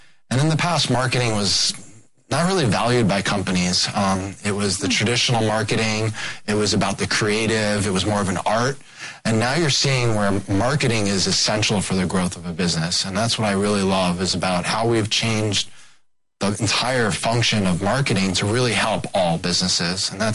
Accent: New York City, New York, United States; I'm from the East Coast, New York City, Manhattan.

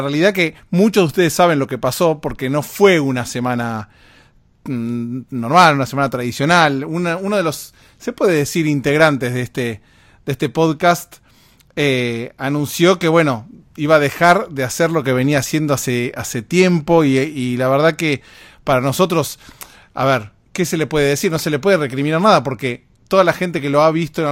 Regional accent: Argentina; yo soy argentino.

